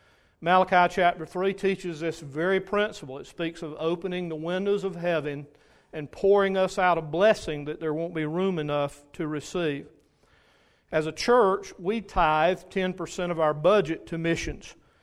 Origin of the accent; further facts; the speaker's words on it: Rock Hill, South Carolina, United States; I'm from Rock Hill, South Carolina, and I can't hide that no matter where I go.